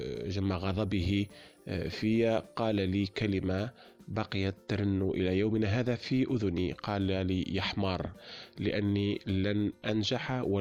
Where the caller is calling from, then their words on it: Tunisia; من تونس، حبيت نشارك في برنامج صارت معي